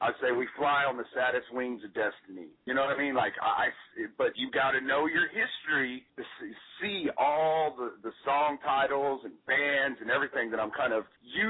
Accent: Victoria, Texas, United States; I grew up in Victoria, which is 2 hours south of Houston.

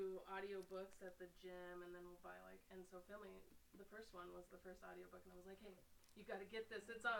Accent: Washington, United States; We're from Washington State.

